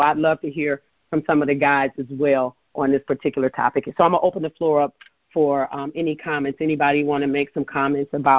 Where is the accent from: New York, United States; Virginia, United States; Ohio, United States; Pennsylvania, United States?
Ohio, United States; Cleveland; now in Charlotte, United States; I am the self-proclaimed queen of the Queen City by way of Cleveland, Ohio. So I'm originally from Ohio, go Buckeyes, yes, and living here out of Charlotte, North Carolina.